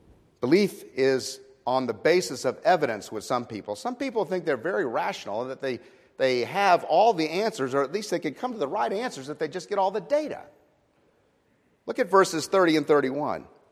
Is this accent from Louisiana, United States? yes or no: yes; New Orleans, Louisiana, United States; I mean, I'm from New Orleans. We always believe in the Saints, you know.